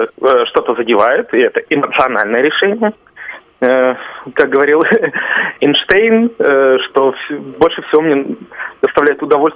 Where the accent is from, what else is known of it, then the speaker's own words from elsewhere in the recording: Izhevsk, Udmurtia, Russia; я тоже хочу поставить спектакль в родном Ижевске